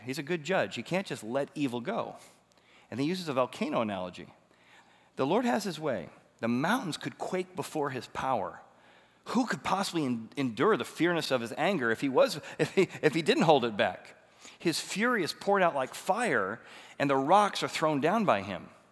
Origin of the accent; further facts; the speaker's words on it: Ireland; Oh, you don't realize I'm Irish. You don't realize that's what my dad was.